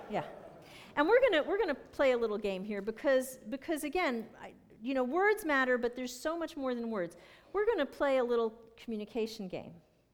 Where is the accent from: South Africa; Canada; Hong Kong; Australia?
Canada; now in United States; I'm from Canada. And on the other hand, you know what? I'm an American